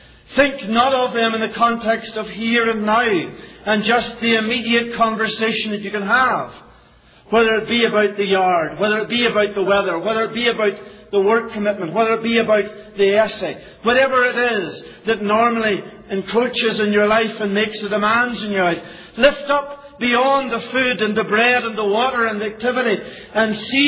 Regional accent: Ireland; now in Scotland, United Kingdom; I can say that as an Irishman ministering in Scotland.

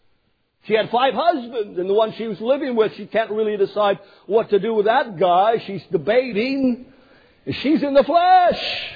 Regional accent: Canada; Not French and English, that's all I heard of growing up in Canada. There's the French and there's the English.

